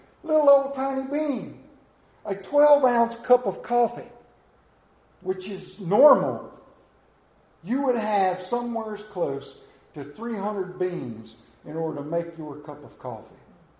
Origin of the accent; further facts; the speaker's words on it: Appalachia, United States; it was pointed out to me that I am an Appalachian American. You may call me a hillbilly.